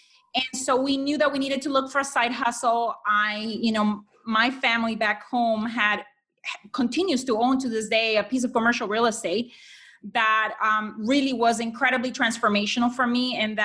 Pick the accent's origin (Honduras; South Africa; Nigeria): Honduras; now in United States; I'm originally from Honduras. Steve and I came here into the U.S. in 1995.